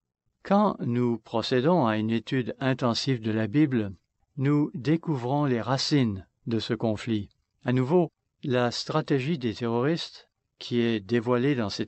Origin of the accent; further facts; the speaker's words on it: United States; French is a second language; Nous n'avons pas oublié ce qui s'est passé chez nous aux États-Unis